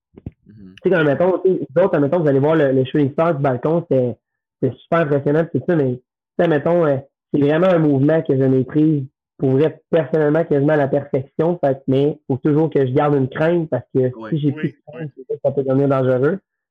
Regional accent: Quebec, Canada; Non, moi, je dis que je viens de Montréal, mais moi, je viens plus de la rive sud de Montréal, de Montérégie.

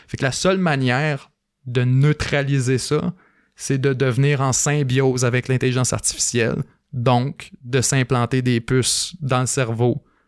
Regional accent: Quebec, Canada; moi, je viens du Bas-Saint-Laurent

